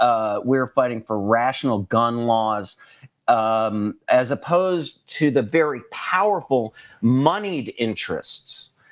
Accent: Wisconsin, United States; The road to saving democracy runs directly through my home state of Wisconsin.

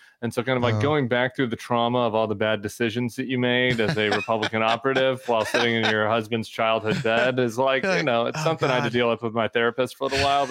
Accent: Denver, Colorado, United States; now in New Orleans, United States; I'm a Nuggets head. I'm from Denver, but New Orleans has been a good move for us.

